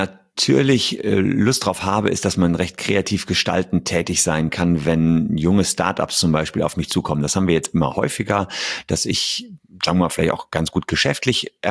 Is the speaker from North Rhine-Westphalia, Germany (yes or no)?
yes; Gevelsberg, North Rhine-Westphalia, Germany; in meiner Heimatstadt Gevelsberg, das ist bei Hagen und Wuppertal